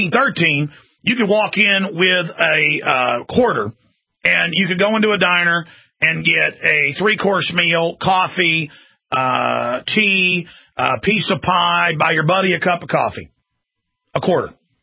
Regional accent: Dallas, Texas, United States; I've actually done that growing up in Dallas, a knife and a gun.

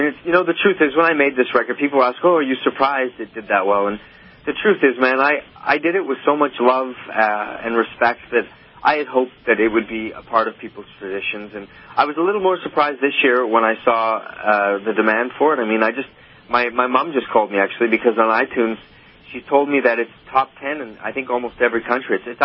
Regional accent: Canada; As a Canadian, we learn to fake sincerity at a young age.

